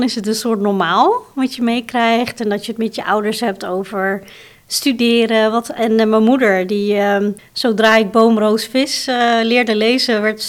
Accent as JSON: {"language": "Dutch", "town": "Almelo", "region": "Overijssel", "country": "Netherlands", "tie": "born there", "said": "ik ben geboren in Almelo met een zusje en heb een grote familie."}